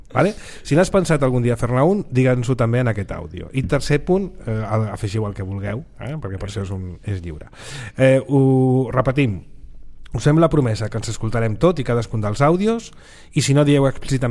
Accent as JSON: {"language": "Catalan", "region": "Catalonia", "country": "Spain", "said": "Com a català, no."}